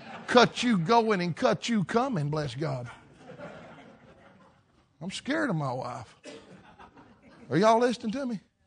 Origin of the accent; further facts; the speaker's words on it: the South, United States; When I was growing up in the South, we went barefooted.